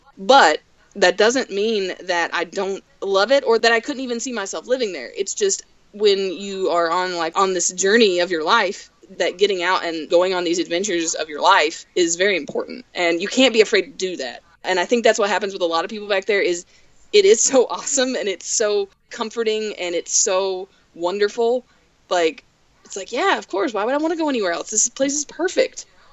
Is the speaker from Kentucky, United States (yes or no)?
yes; Kentucky, United States; Where I grew up in Southeast Kentucky in Letcher County, down Highway 7 between the Twin Bridges, up on the hill in a 3-story log cabin that I was raised in, back up in the mountains.